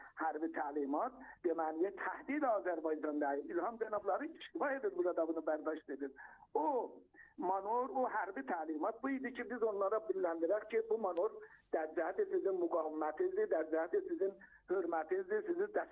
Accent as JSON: {"language": "Azerbaijani", "country": "Iran", "said": "Biz İranlıyıq."}